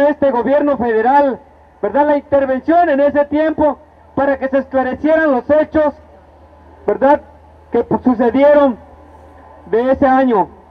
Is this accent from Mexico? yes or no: yes; Mexico; que protesta por sus derechos como mexicanos que somos, ¿verdad?